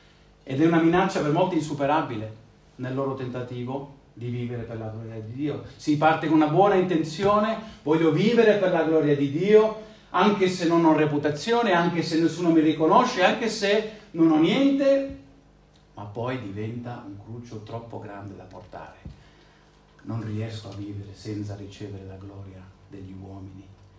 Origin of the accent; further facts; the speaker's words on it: Spain; un mio amico con cui sono cresciuto in Spagna